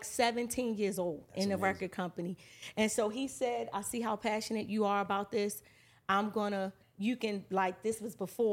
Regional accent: Baltimore, Maryland, United States; I mean, I'm from Baltimore, like the home of The Wire.

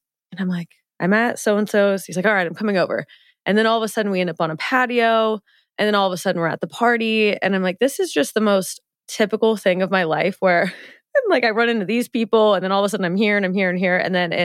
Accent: Nebraska, United States; Because when I travel and I tell people I'm from Nebraska, they start … as if it's my name and are like so intrigued.

